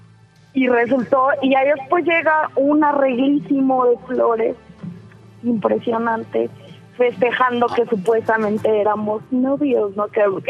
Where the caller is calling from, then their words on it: Mexico City, Mexico; De la Ciudad de México.